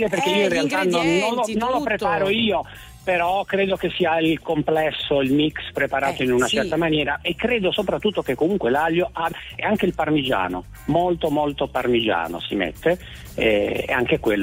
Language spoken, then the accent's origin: Italian; Molfetta, Apulia, Italy; also born or lived in Genoa; sono di Molfetta e anche se in realtà a voi sembrerà strano questa cosa del testo, però niente, ho un trascorso a Genova di 15 anni